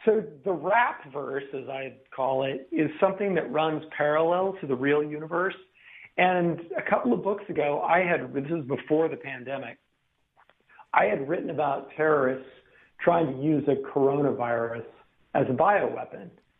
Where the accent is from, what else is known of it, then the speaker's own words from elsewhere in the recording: Wyoming, United States; now in Spain; I live in Spain now, but I'm from Wyoming.